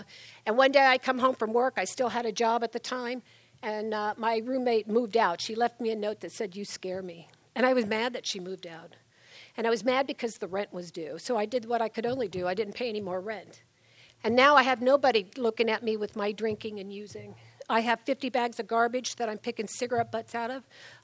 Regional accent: California, United States; I'm from Southern California. I live outside of Los Angeles up in the high desert.

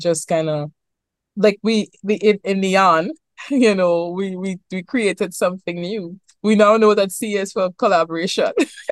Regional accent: Trinidad & Tobago; I'm from Trinidad and Tobago, and I think about the emergence of calypso music.

